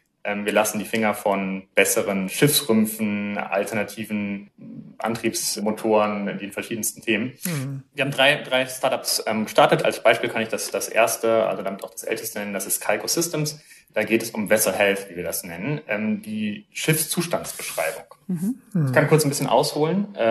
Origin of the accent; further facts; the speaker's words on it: Hamburg, Germany; ich habe unter anderem in Hamburg studiert, ja. Ich komme aus Hamburg